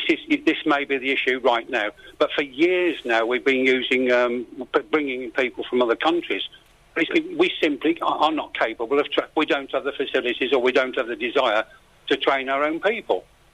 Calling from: Balearic Islands, Spain; from Mallorca.

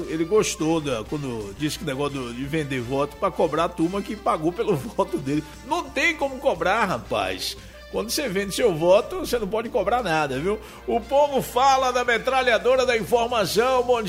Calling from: Quaraci, Bahia, Brazil; viu? É, tô aqui em Itabuna, mas sou de Quaraci.

